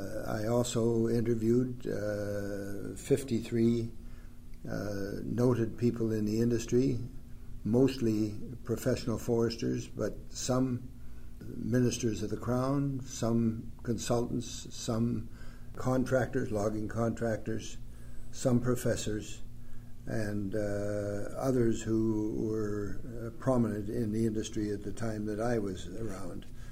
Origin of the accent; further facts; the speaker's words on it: Cranbrook, British Columbia, Canada; born there; I was born in Cranbrook, BC.